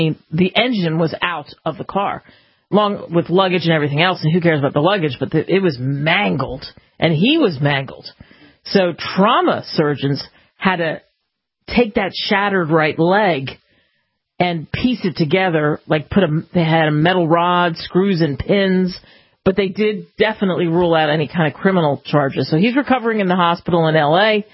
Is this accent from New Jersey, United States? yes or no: yes; New Jersey, United States; I just grew up on … because I grew up in New Jersey